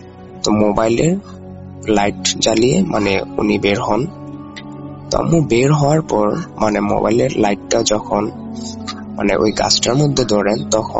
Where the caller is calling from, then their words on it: Dhaka Division, Bangladesh; শেষ বর্ডার থেকে বলছি। শেষ বর্ডার বলার কারণ আমাদের গ্রামটা নরসিংদী জেলার শেষ গ্রামটি, আমাদের গ্রামের পর থেকে নারায়ণগঞ্জ জেলাটি শুরু।